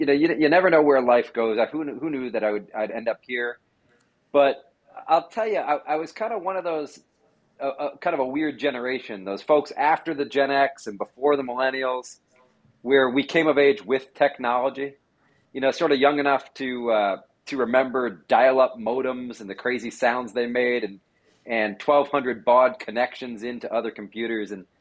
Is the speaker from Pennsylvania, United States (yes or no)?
no; San Diego, California, United States; now in Bay Area, United States; Gosh, I'm a California boy. I grew up in San Diego